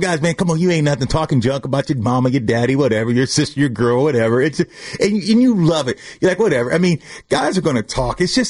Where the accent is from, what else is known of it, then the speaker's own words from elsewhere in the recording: California, United States; I come from California, and you go to deep south, and you're talking about New Orleans, baby